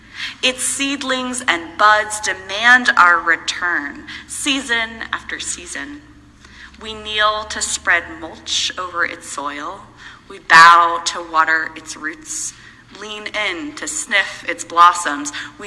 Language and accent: English; United States; I grew up as an American school child in the 90s and the early 2000s.